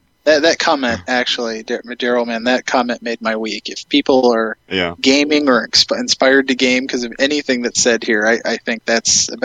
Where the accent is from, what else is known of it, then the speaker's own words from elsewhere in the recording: Indiana, United States; I'm from Indiana.